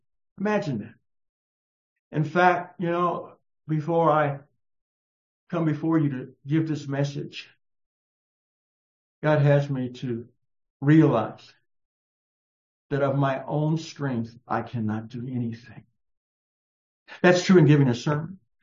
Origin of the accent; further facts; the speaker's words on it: Texas, United States; Got my home state, Texas, on the bottom of it.